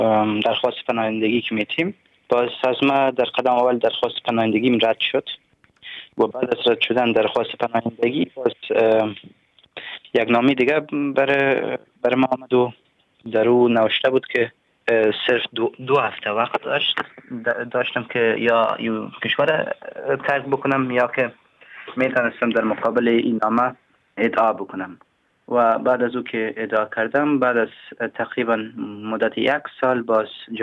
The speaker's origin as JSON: {"language": "Persian", "region": "Kabul", "country": "Afghanistan", "tie": "born or raised there", "moved": "yes", "lives_now": "Germany", "said": "من متولد شهر کابل می باشم و در شهر کابل زندگی کردیم و در اونجا بزرگ شدیم."}